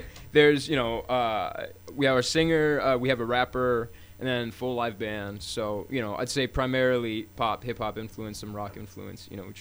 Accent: California, United States; especially growing up in the Marin bubble

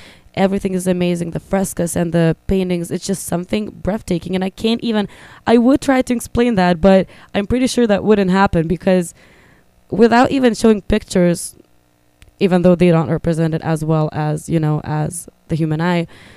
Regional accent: Vilnius, Vilnius County, Lithuania; also born or lived in Hungary; now in United States; my hometown of Vilnius, which is the capital of Lithuania, Hungary, which is kind of my home country too

